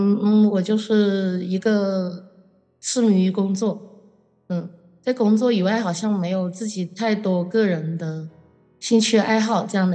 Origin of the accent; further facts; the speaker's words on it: Nanning, Guangxi, China; 我现在也在南宁，我们3岁就来南宁了。所以我在南宁已经待了40多年。可以算是土生土长。